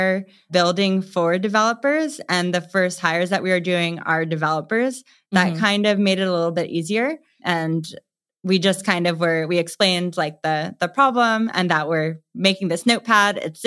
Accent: East Coast, United States; we came back to the East Coast really to be like closer to family, and it's just kind of where I'm from.

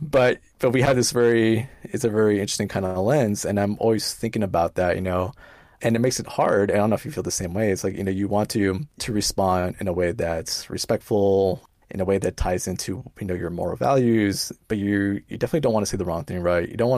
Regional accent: Reseda, California, United States; So, I grew up in Reseda, right? Which is not, it's not an affluent part of the San Fernando Valley, right?

